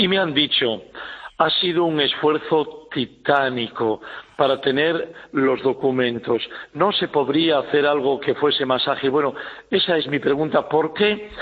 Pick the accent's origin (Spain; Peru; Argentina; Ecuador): Spain; Sinceramente, como español, yo creo que no es aceptable la situación que tenemos